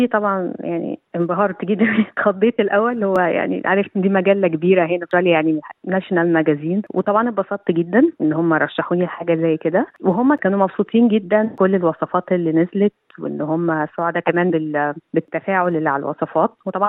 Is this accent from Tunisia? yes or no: no; Egypt; عن طفولتي مثلا في مصر